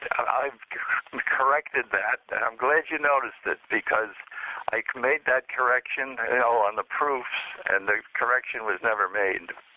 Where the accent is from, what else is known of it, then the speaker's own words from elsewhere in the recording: Brooklyn, New York, United States; I grew up in Brooklyn, and everybody assumes I was a Dodger fan